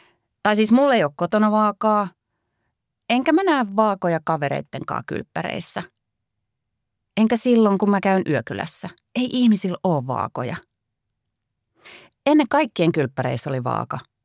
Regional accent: Imatra, South Karelia, Finland; Mä siis oon käynyt uimahallis aina lapsena ja teininä Imatralla.

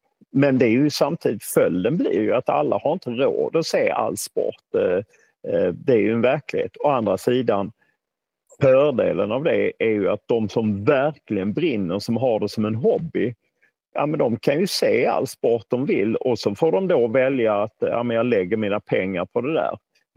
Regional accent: Sweden; när jag växte upp och länge i Sverige

